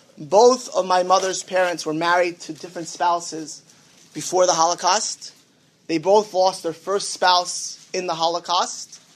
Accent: Miami Beach, Florida, United States; My bubbies and zaydis, my sabas and safas, I grew up in Miami Beach. They were there.

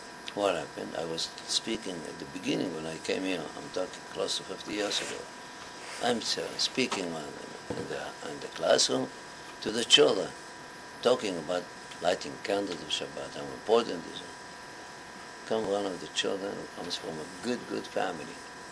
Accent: Aleppo, Aleppo Governorate, Syria; I said, no, Rabbi. I come from Halab and I know. My mother did not light candles.

